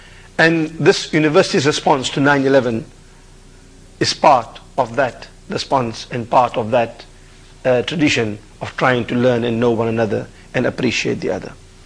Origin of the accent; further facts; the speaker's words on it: South Africa; now in Los Angeles, United States; I'm from South Africa formerly and based here in Los Angeles for the past 3.5 years.